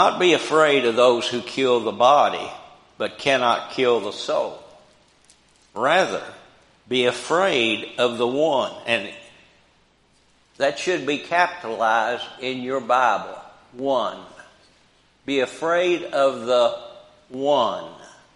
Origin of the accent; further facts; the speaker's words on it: Brookport, Illinois, United States; I remember when I was growing up in Brookport, we never locked a door.